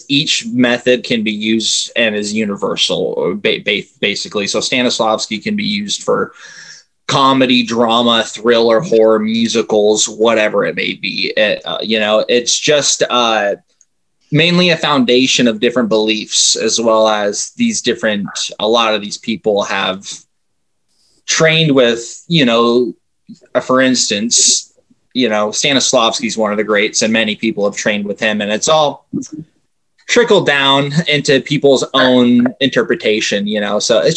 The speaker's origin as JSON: {"language": "English", "region": "Idaho", "country": "United States", "said": "I'm from Idaho, so I have a really good idea of the character that I was portraying"}